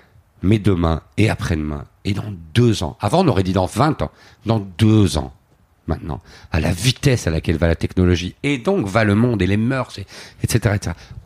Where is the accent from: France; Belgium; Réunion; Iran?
Belgium; Chez nous, en Belgique non plus